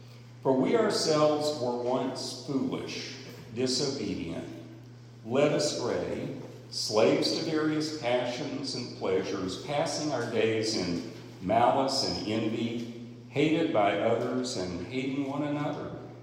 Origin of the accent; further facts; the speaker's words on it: North Carolina, United States; I grew up in North Carolina.